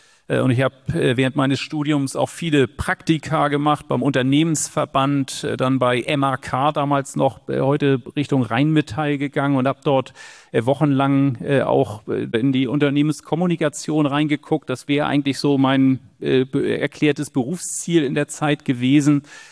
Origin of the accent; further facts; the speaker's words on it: Eckernförde, Schleswig-Holstein, Germany; Ich komme aus Eckernförde, deswegen gehörte